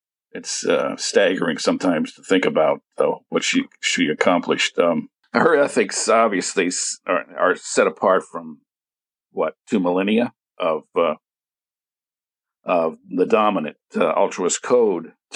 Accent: Midwest, United States; in my youth, I grew up in the Midwest in the 60s, and there was just a general air of benevolence and goodwill.

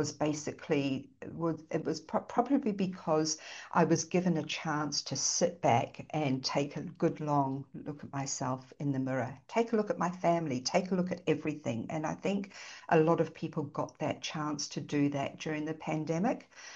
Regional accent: New Zealand; also born or lived in Japan; now in Australia; So originally I'm from I was born in New Zealand

